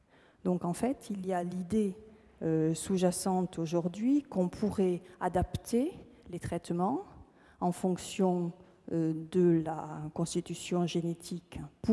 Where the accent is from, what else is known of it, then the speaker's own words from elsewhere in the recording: Toulouse, Occitanie, France; accent: Toulouse; Vous entendez mon accent toulousain, les Pyrénées ne sont pas loin